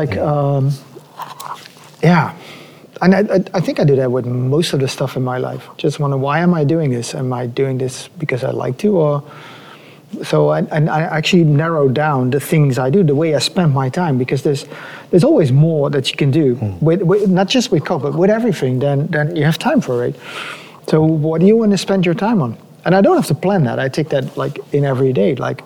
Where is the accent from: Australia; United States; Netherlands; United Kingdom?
Netherlands; English is a second language; And then we said, well, we come specifically from the Netherlands to go to this show.